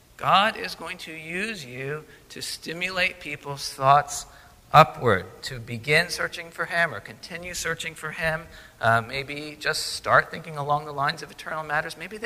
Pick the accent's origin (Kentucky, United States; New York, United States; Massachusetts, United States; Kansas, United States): New York, United States; I grew up in upstate New York.